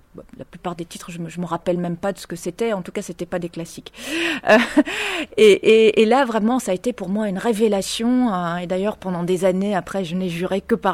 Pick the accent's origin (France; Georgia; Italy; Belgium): Belgium; Mouscron, Wallonia; also born or lived in Ghent; Donc, je suis originaire de Gand, mais j'ai passé une partie de mon enfance à Moucron, près de la frontière française, d'ailleurs.